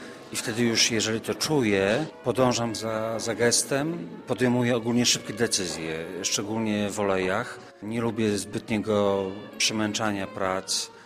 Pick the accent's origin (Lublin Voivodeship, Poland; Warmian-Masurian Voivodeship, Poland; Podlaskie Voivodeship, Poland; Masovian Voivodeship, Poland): Podlaskie Voivodeship, Poland; Białystok; jestem z Białegostoku, ale też jestem trochę znikąd.